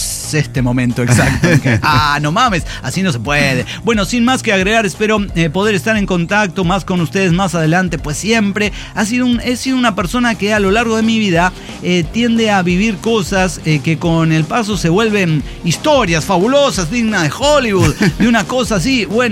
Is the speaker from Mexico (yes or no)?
yes; Veracruz, Mexico; now in Mexicali, Mexico; yo soy del puerto de Veracruz.